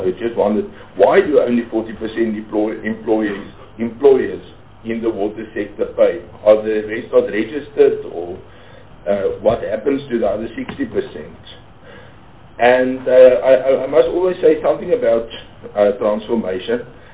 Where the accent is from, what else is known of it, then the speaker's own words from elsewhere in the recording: Northern Cape, South Africa; I come from the Northern Cape